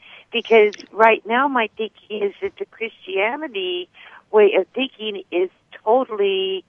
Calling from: Seattle, Washington, United States; State of Washington, Seattle.

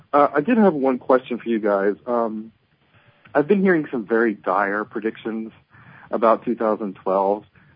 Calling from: Indiana, United States; I'm calling from Indiana.

